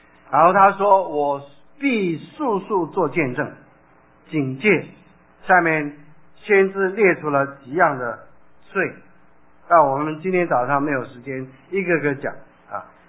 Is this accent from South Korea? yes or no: yes; South Korea; 我就想到我小的时候在韩国的时候，这个韩国的妇女啊